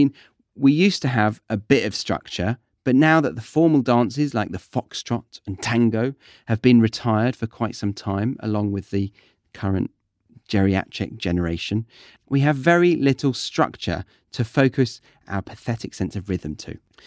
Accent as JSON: {"language": "English", "country": "United Kingdom", "said": "I'm sorry, I'm just being British."}